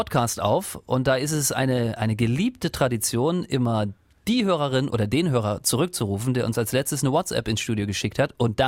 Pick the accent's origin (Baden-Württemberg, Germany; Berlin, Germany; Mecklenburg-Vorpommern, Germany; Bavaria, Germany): Mecklenburg-Vorpommern, Germany; Rostock; Ich komme auch aus dem Osten, natürlich.